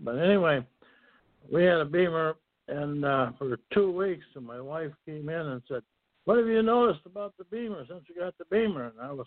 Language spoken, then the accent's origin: English; Minnesota, United States; I'm from Minnesota.